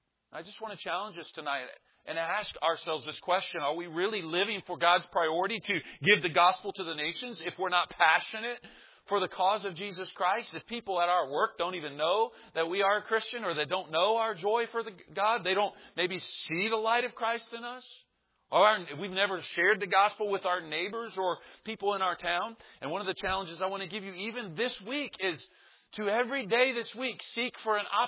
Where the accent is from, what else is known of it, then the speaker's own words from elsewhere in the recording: Kansas City, United States; I'm from Kansas City, grew up in Kansas City.